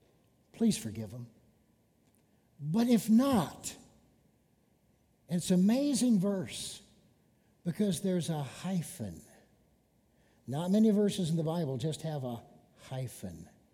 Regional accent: Rockford, Illinois, United States; I grew up in Rockford, Illinois.

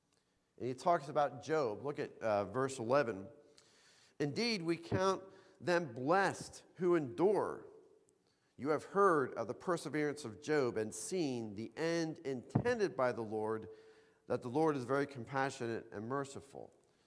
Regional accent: Pennsylvania, United States; You know, I'm from Pennsylvania. You know, you get too much rain there.

